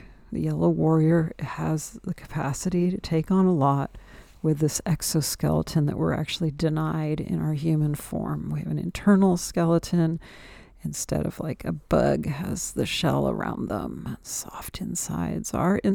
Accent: California, United States; like to learn as a American Californian, without war on our soil

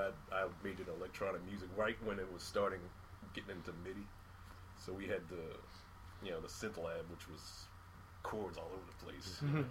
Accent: Washington, District of Columbia, United States; Well, I'm born and bred in Washington, D.C. The home of … Marion Barry.

